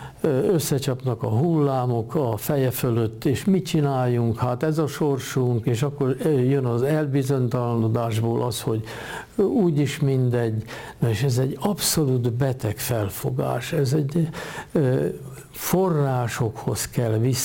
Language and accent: Hungarian; Hungary; Én magyar vagyok, és igyekszem tisztességes lenni, és nem viszem vásárra a bőrömet. Mert én ez vagyok, őseim is ezek voltak, én az akarok maradni továbbra is.